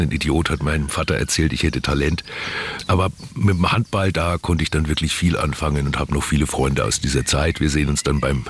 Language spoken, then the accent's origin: German; Bavaria, Germany; Also als Franke hat man vielleicht eine gewisse Abneigung gegen großes Kino, schnelle Autos, hübsche Klamotten und so ein Zeug.